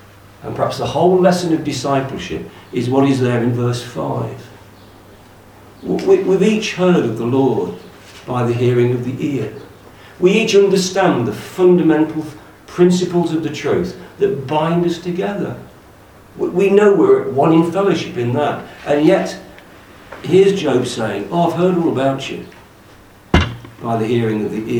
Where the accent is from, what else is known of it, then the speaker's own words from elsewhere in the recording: Midlands, United Kingdom; whereas my hometown in the Midlands is gripped with snow.